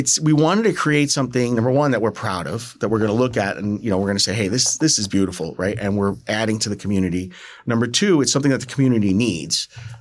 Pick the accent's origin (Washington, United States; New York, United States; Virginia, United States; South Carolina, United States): New York, United States; Staten Island; also born or lived in New Jersey; So I grew up in Staten Island, New York, and it was just a natural kind of migration pattern, you know, to New Jersey.